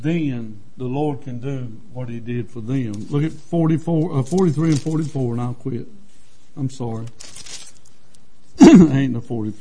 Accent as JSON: {"language": "English", "town": "Lancaster", "region": "South Carolina", "country": "United States", "said": "And he knew I was from Lancaster, but we were living in Rock Hill, of course, had a wife and kids. He said, why don't we go back down to Lancaster and start a church?"}